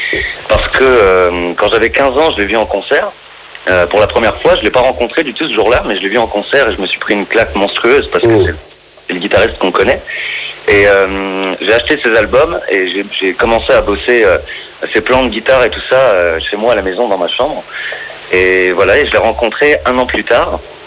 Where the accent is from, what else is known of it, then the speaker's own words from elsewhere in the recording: Vitry-le-François, Grand Est, France; Moi, je suis originaire de Vitry, en fait.